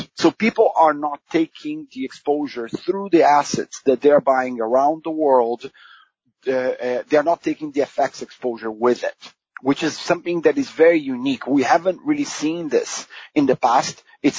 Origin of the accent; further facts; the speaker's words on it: Brazil; English is a second language; I grew up in Brazil